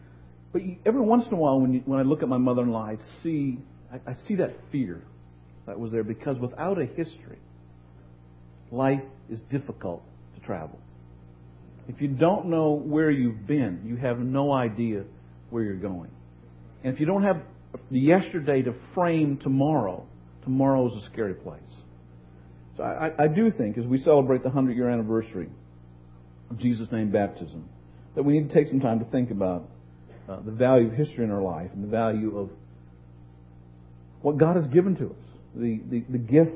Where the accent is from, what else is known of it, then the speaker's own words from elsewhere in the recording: Canada; I'm a Canadian evangelist